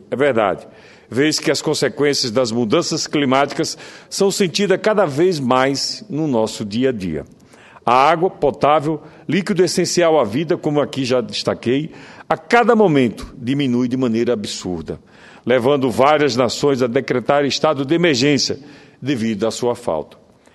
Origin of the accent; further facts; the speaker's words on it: Northeast Region, Brazil; Sou nordestino, convivo com longos períodos de estiagem